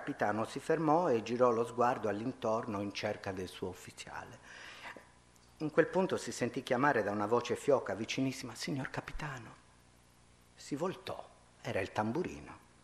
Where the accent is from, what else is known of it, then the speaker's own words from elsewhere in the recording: Sardinia, Italy; io sono cresciuto in Barbagia, nel letto di Procuste e l'Anonima Sequestri